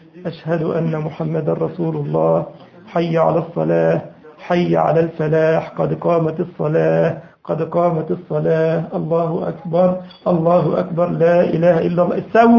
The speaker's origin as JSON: {"language": "Arabic", "country": "Egypt", "said": "عارف في مثل عندنا في مصر اسمه خالف تعرف"}